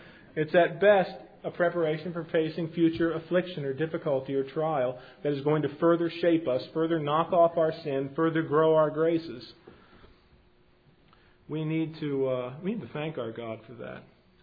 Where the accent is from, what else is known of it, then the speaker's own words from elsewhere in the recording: Columbus, Ohio, United States; I grew up in Columbus, Ohio. I have a natural attachment to Ohio State because it's in Columbus, Ohio.